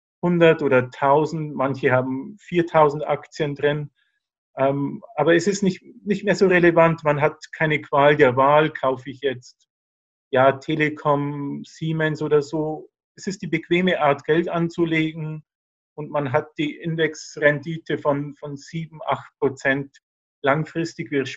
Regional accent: Bavaria, Germany; now in Berlin, Germany; Woher ich komme, ähnlich wie du aus Bayern, lebe aber jetzt in Berlin.

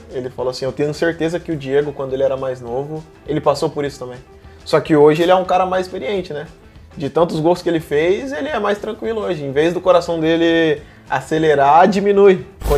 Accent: Campinas, São Paulo, Brazil; Sou paulista.

